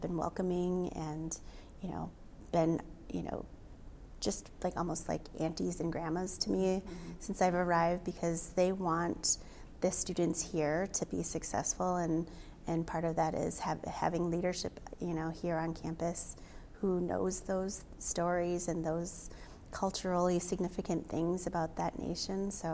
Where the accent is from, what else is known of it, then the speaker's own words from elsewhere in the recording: Wisconsin, United States; Yeah, I'm Oneida, mm-hmm. So I'm not Ho-Chunk. You know, I grew up near Green Bay